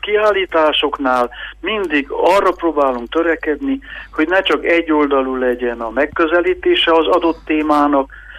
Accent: Lemnia, Covasna, Romania; also born or lived in Târgu Secuiesc; Lemhényben nevelkedtem, 12 éves koromig ott nőttem fel, bár Kézdivásárhelyen születtem a kórházba, de nekem Lemhényben ringott a bölcsőm

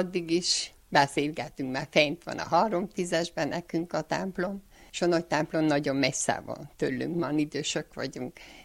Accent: Menaság, Harghita, Romania; now in Csíkszentgyörgy, Romania; a menaságiak, ahol felnőttem, én szerintem egy kicsit barátságosabbak.

